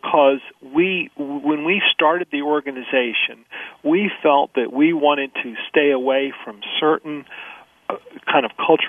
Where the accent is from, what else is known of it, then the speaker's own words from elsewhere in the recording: Mississippi, United States; You know, I was born in 1955. I'm from Mississippi. That's where I was born and raised.